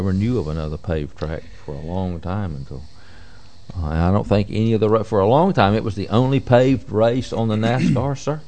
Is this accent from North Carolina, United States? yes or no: yes; Charlotte, North Carolina, United States; But anyway, my hometown, Charlotte, North Carolina, is about 100 miles from Darlington.